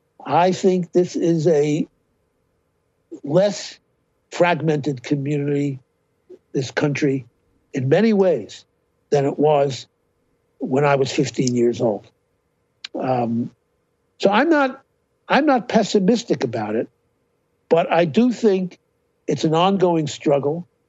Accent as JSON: {"language": "English", "town": "Brooklyn", "region": "New York", "country": "United States", "tie": "born or raised there", "said": "I grew up in Brooklyn in the mid-40s, right? Where I lived in Brooklyn, I could walk 20 blocks, as long as I could walk, in any direction from my building where I lived, and never see anybody who wasn't white and Jewish."}